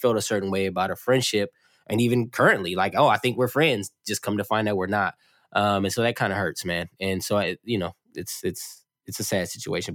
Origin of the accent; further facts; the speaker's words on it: California, United States; also born or lived in Oakland / East St. Louis; I am from, you know, Southern California, but I say I'm from Oakland, but I'm originally born in East St. Louis.